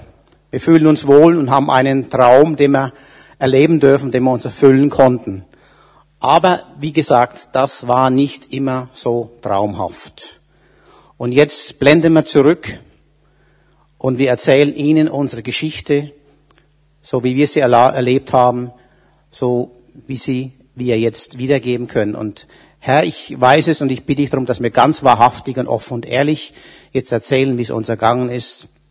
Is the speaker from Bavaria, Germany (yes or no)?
yes; Marktbreit, Bavaria, Germany; Also ich komme ja aus Unterfranken, es ist ja schon gesagt worden, und zwar aus Marktbreit. Das ist nicht so weit von hier, vielleicht 100 Kilometer. Das ist auch ein wunderschönes Weingebiet.